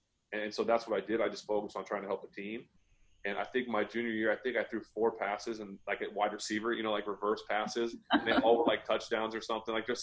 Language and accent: English; Ohio, United States; I grew up in Ohio, obviously